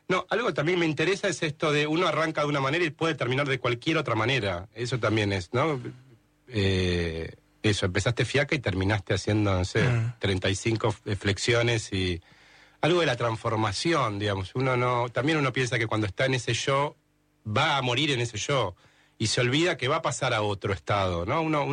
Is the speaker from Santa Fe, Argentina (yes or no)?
no; Buenos Aires, Argentina; No, mi hermana, nací en Catalinas